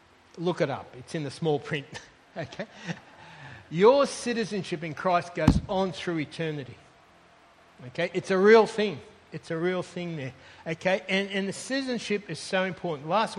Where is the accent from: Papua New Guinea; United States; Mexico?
Papua New Guinea; Port Moresby, National Capital District; also born or lived in Australia; I grew up in PNG in Port Moresby. If there's ever a country that's my home, it's that place that's got that place in my heart.